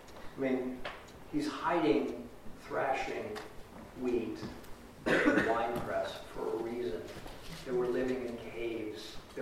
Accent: Chicago, Illinois, United States; I'm from Chicago

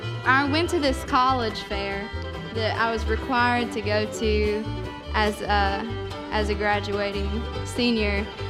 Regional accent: St. Charles, Virginia, United States; I'm from Lee County, Virginia, which is like right on the tip of the state of Virginia, from a town called St. Charles. Like, I'm right on the border with Kentucky and Tennessee.

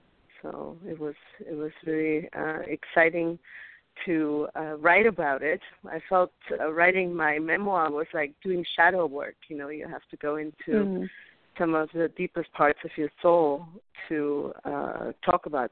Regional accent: Bavaria, Germany; I was a very sick little kid in Bavaria growing up in Germany

